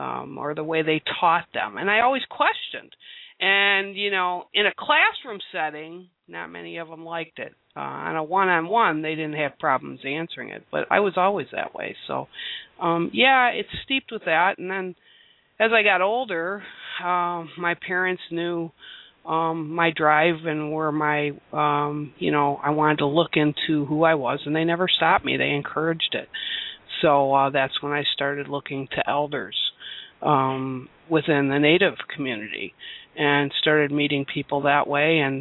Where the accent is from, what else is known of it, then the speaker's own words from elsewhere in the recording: Detroit, Michigan, United States; I grew up in Detroit, and it was very diverse community.